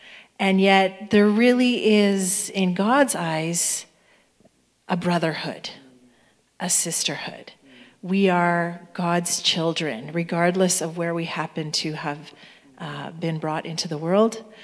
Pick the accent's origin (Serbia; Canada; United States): Canada; born there; sees me as a Canadian-born person any differently